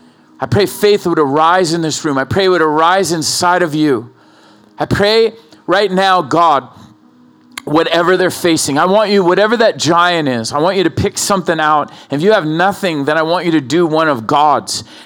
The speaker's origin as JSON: {"language": "English", "town": "Oceanside", "region": "California", "country": "United States", "tie": "born or raised there", "said": "I grew up in Oceanside, man."}